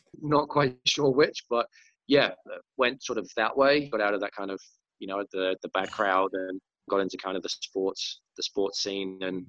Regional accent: North West England, United Kingdom; accent: Merseyside; funny accent coming from Merseyside, or, you know, parts of Merseyside. They didn't really understand my accent.

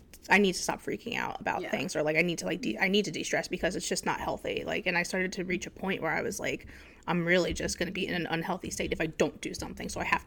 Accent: New Jersey, United States; I am from New Jersey and I'm visiting Long Island with the lovely girls here and it's been a great experience.

